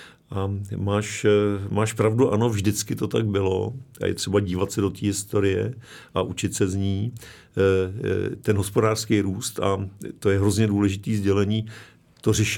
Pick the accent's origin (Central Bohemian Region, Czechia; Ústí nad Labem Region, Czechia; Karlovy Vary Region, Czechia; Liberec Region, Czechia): Karlovy Vary Region, Czechia; Karlovy Vary; jsem z Varů, tak jsem pyšnej Varák